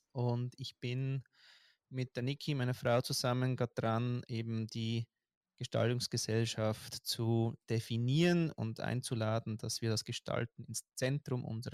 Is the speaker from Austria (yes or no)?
yes; Austria; weil ich war so im Wadel, wenn man in Österreich sagt, wo ich herkomme, schön im Wadel verbissen